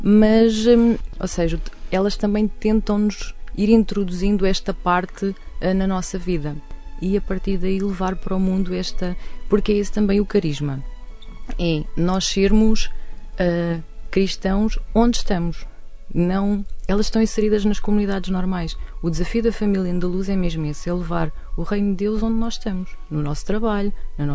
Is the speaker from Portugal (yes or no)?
yes; Cadaval, Lisbon, Portugal; na paróquia de onde eu sou de origem, São Tomé de Lamas, no Cadaval